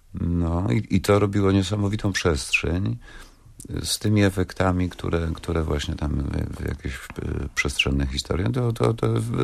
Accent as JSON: {"language": "Polish", "town": "Wrocław", "region": "Lower Silesian Voivodeship", "country": "Poland", "said": "ja jestem wrocławianinem. I praktycznie takim wrocławianinem, który nawet we Wrocławiu nie zna ludzi"}